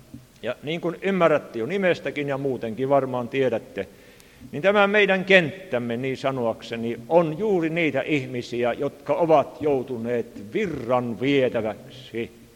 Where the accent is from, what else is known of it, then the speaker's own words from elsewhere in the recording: Savonia, Finland; Siellä meillä päin Itä-Suomessa, varsinkin Heinävedellä, enhän minä tiedä, vaikka täällä olisi niitä armaita savolaisia muitakin kuin minä